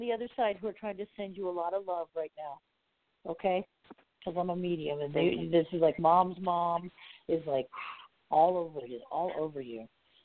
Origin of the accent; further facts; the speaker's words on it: Ohio, United States; Yeah, 40 miles south of Cleveland is where I'm from. Portage County